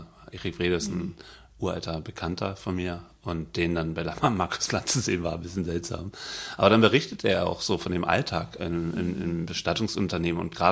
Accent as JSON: {"language": "German", "region": "Berlin", "country": "Germany", "said": "Ich komme aus Neukölln, da hat man Kumpels, die heißen Ali."}